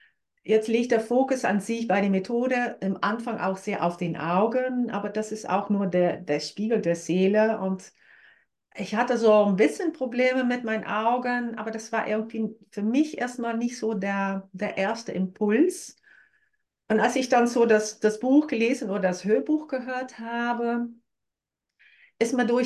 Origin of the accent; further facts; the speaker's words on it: Netherlands; German is a second language; Ich komme ursprünglich aus Holland. Das wird man vielleicht auch mal ein oder andere grammatische, kreative Verdrehung hören.